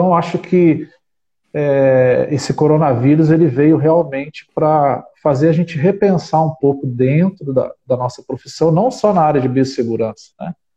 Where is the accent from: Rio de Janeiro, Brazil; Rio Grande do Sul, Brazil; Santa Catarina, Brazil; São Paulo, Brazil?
Rio de Janeiro, Brazil; Volta Redonda; eu sou de Volta Redonda, Rio de Janeiro.